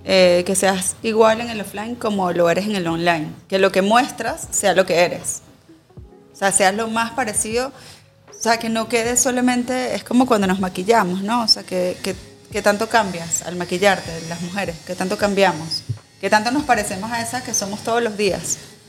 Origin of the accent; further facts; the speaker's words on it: Guárico, Venezuela; como mamá creciendo en Guárico con una crianza bastante dura